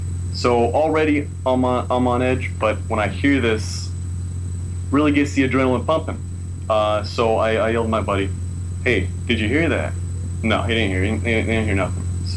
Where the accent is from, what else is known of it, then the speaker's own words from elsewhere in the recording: San Diego, California, United States; San Diego, California.